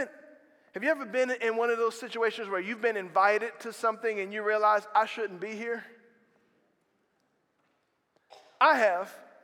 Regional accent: Slidell, Louisiana, United States; I'm from Slidell, Louisiana. What am I doing here?

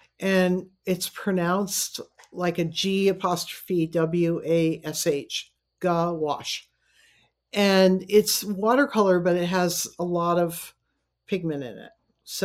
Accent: Middlebury, United States; It had many components that were very drawn from my growing up in Middlebury.

